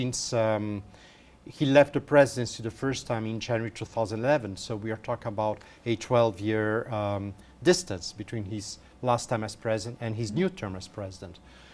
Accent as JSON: {"language": "English", "region": "Rio de Janeiro", "country": "Brazil", "second_language": "English"}